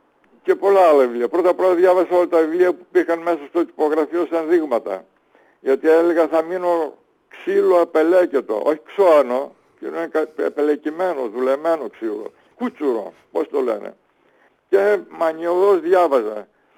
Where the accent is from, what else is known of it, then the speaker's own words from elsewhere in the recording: Serres, Central Macedonia, Greece; born there; also born or lived in Athens; Έτσι γεννήθηκα στα Σέρας, 17 χρονών, 18 στην Αθήνα.